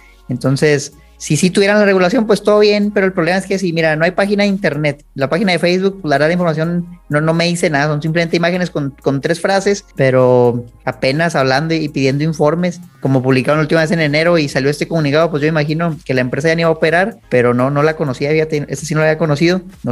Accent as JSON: {"language": "Spanish", "region": "Chihuahua", "country": "Mexico", "said": "yo soy de Chihuahua, y ahí salieron varios fraudes"}